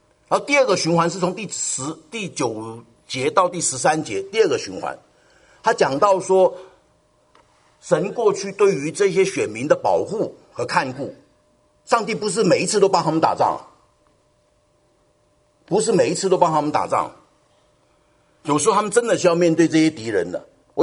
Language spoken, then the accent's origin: Chinese; China; 今天呢，哎，我们中国人也常常做这样的事情